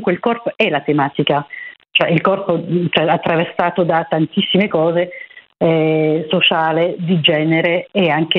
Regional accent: France; Italian is a second language; io sono francese

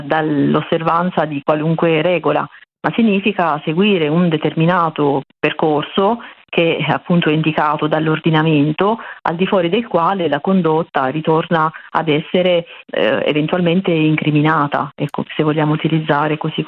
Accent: Apulia, Italy; born there; Io sono nata in Puglia

